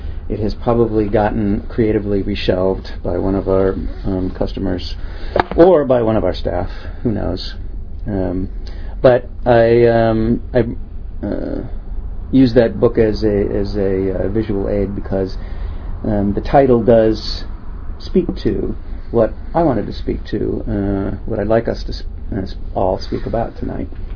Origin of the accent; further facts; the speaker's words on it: Midwest, United States; now in Bay Area, United States; But really, I don't think growing up in the Midwest in the 1960s that I had any occasion to think about the word or use it.